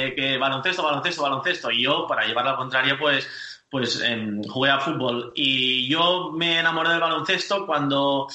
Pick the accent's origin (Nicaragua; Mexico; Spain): Spain; Girona, Catalonia; yo soy de aquí de Girona